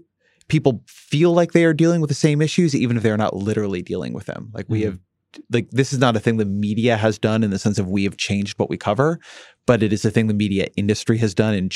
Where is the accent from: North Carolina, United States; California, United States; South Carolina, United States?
California, United States; Irvine; So when I grew up in Irvine, California, we got the LA Times.